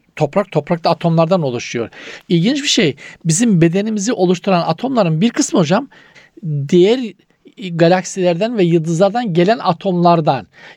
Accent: Black Sea Region, Turkey

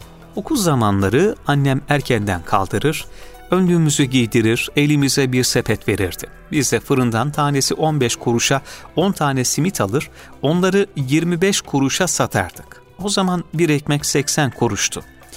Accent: Ormanlı, Erzurum, Turkey; born there; fakir 1958'de Erzurum'un Ormanlı Köyü'nde doğmuşum. Köyümüz önceden Oltu'ya bağlıyken daha sonra Şenkaya kaza olunca Şenkaya'ya bağlanmış. Köyümüz Ardahan ve Kars sınırına yakın merkeze uzak bir büyük dağ köyüdür. Allahu Ekber dağları bizim yaylalarımızdır.

